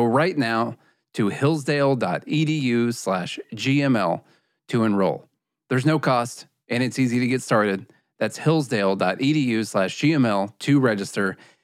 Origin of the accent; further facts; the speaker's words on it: Illinois, United States; When I say I'm from Illinois, people are like, oh, yeah, I love Chicago.